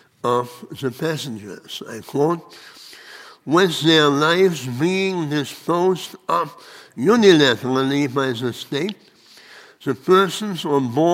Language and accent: English; Germany; English is a second language; Let me first start with an example from my home country. The inviolability of human dignity commanded the attention of the German public in 2006